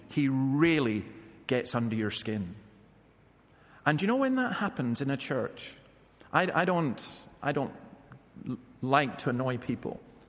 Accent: Scotland, United Kingdom; I'm from Scotland.

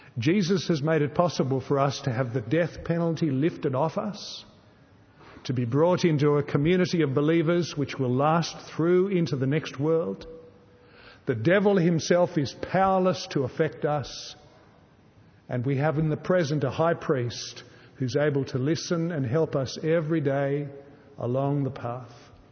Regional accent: Australia; It's one of the perversities about being an Australian today

